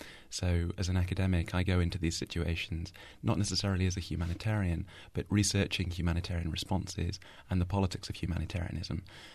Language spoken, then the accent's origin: English; United Kingdom; the things that I, as a British person, have in common with a Somali person